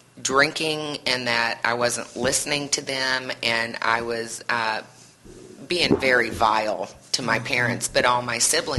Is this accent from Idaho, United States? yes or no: no; Tell City, Indiana, United States; born there; I was born in Tell City, Indiana.